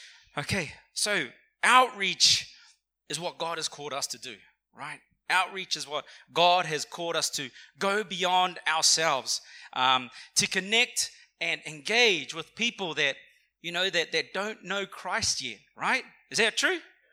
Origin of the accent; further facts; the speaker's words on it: Wellington, New Zealand; now in Brisbane, Australia; You know, I'm from Wellington, and I came away from the cold, the rain, the snow, to come to beautiful Brisbane, you know?